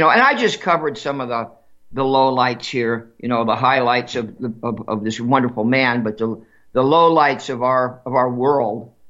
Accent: California, United States; now in North Dakota, United States; I'm in North Dakota. I'm not in California. I grew up in California.

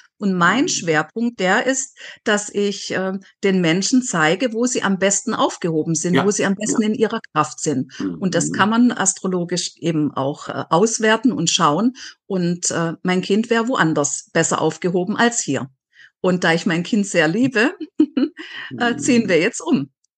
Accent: Baden-Württemberg, Germany; wieder Richtung Schwarzwald. Da ist ja schon lustig, ne? Da, wo ich aufgewachsen bin, so in diese Richtung ziehen.

